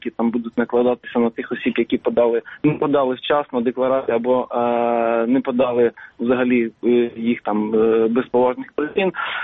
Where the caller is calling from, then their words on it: Kyiv, Ukraine; я з міста Києва